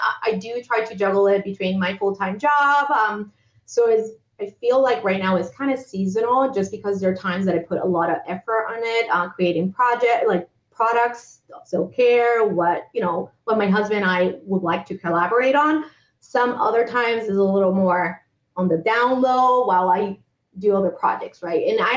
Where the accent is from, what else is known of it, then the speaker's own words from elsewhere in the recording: Puerto Rico; we're both from Puerto Rico. We love Puerto Rico.